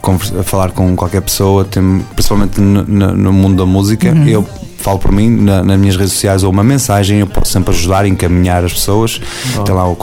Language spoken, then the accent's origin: Portuguese; Vizela, Braga, Portugal; pastelaria Ponte Ló Delícia de Vizela, que é a minha terra.